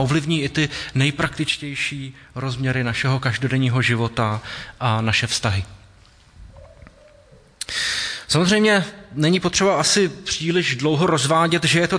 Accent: Prague, Czechia; někteří dokonce se, jako já, narodili v Praze a celý život prožili v Praze.

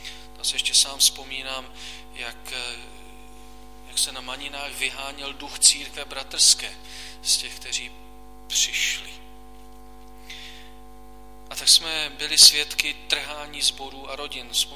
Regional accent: Brno, South Moravian Region, Czechia; U nás v Brně

